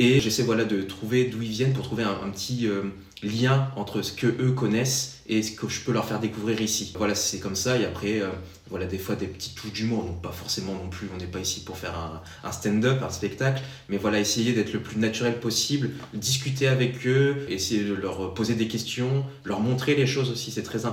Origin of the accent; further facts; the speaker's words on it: northern France, France; Moi, je viens du nord de la France